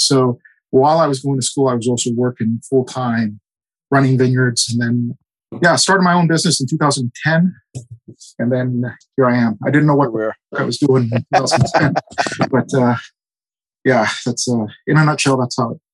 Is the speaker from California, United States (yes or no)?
yes; St. Helena, California, United States; So I was born and raised in St. Helena, California. St. Helena is in the heart of the Napa Valley.